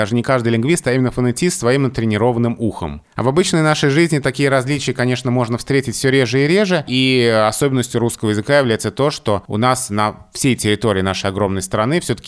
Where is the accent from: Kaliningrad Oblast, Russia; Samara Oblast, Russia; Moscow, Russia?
Moscow, Russia; accent: Moscow; Я москвич, и когда я оказываюсь где-то в других регионах России, то в моей речи узнают московскую речь, хотя мне это кажется странным.